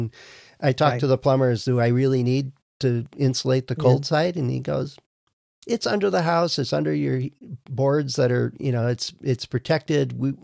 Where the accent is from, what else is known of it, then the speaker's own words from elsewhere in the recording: Wisconsin, United States; And I'm from Wisconsin. It was cold.